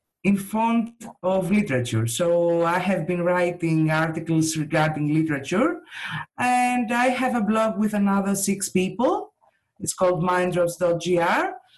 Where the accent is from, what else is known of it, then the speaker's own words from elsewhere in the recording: Larissa, Thessaly, Greece; It was back in 2015 when I met the organizer for my hometown's meetup in Larissa, Vangelis.